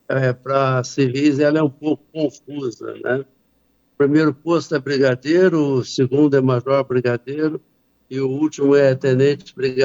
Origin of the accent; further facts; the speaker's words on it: Minas Gerais, Brazil; now in Florianópolis, Brazil; Eu sou mineiro, lá do sul de Minas, ali por perto de Poços de Caldas, por ali.